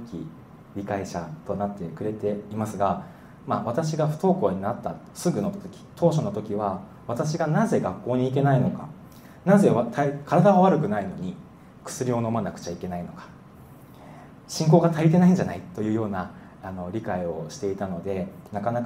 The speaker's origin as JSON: {"language": "Japanese", "region": "Aichi", "country": "Japan", "tie": "born or raised there", "said": "地元愛知県なんですけど"}